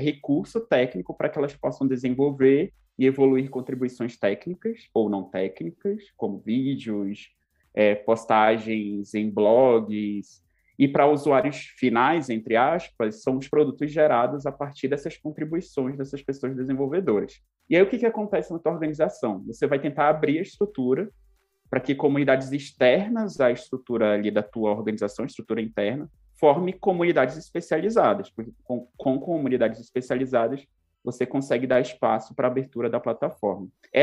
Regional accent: North Region, Brazil; now in Campo Grande, Brazil; sou nortista. E há 2 anos eu vim para o Centro-Oeste, sou docente da Faculdade de Computação da Universidade Federal de Mato Grosso do Sul, não é de Mato Grosso, né? Então eu já peguei alguns modos daqui da região.

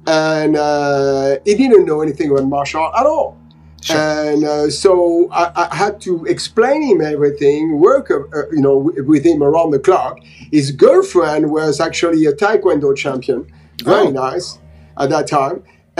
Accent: Venice, California, United States; I'm from Venice, California.

